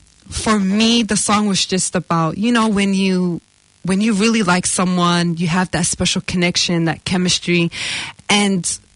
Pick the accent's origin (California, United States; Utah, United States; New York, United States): Utah, United States; Salt Lake City; I was raised in America, and yeah, so shout out to Glendale 104, Salt Lake City. That's where I'm from.